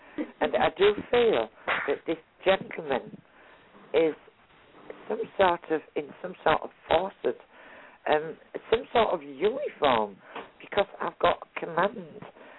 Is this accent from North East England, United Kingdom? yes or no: yes; Hartlepool, North East England, United Kingdom; born there; I was born where they hung the monkey. Well, that's what everybody says anyway.